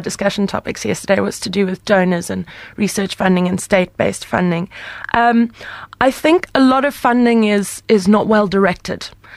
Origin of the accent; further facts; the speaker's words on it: South Africa; now in United Kingdom; I'm South African, so I come from a country where you talk about HIV/AIDS all the time.